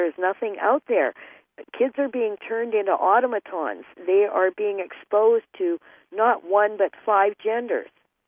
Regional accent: Canada; as a Canadian, I have limited knowledge of the U.S. Constitution

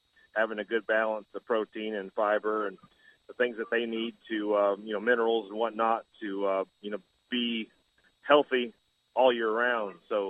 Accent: South Bend, Indiana, United States; So I grew up in South Bend, Indiana on 5 acres, and we raised our own beef.

